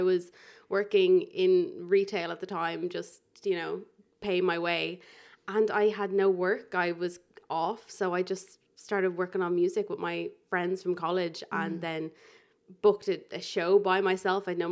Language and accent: English; Malahide, Leinster, Ireland; I am born and bred Malahide, Northsider, through and through.